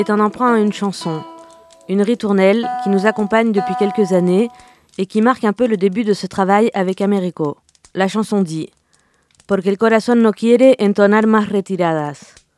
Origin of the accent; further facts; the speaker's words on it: Lyon, Auvergne-Rhône-Alpes, France; born there; Je suis née à Lyon, durant l'exil de mes parents qui débarquaient d'Argentine.